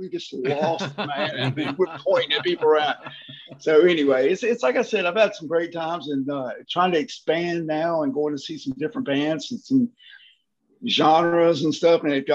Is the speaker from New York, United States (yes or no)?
no; Mississippi, United States; it's on the Mississippi Gulf Coast and down by Biloxi. And I tell everybody most of the time I'm just from New Orleans. It's easier to say because we're like an hour and a half from New Orleans.